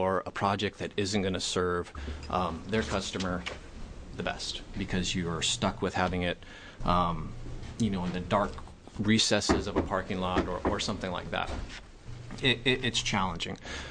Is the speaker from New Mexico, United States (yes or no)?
no; Oregon City, Oregon, United States; from Oregon City